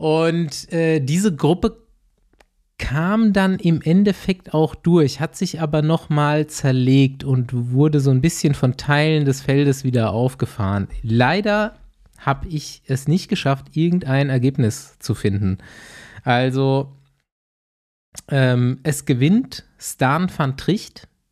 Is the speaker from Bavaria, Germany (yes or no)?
yes; Bavaria, Germany; endlich mal wieder über die bayerische Grenze gefahren. Man darf es gar nicht so laut sagen, auch meine Heimat.